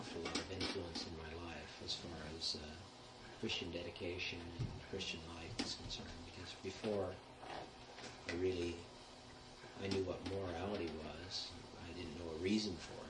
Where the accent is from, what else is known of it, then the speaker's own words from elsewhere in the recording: Morrill, Nebraska, United States; born there; I was born in Western Nebraska, just north of a little town called Morrill, on a farm owned by my grandfather, and lived on by my father, and farmed by my father.